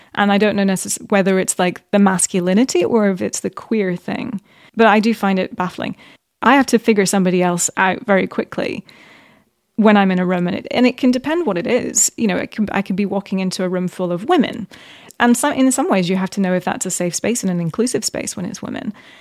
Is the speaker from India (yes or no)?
no; Bahrain; also born or lived in Qatar / Dubai, United Arab Emirates / Saudi Arabia; So I grew up in the Middle East, actually. Yeah.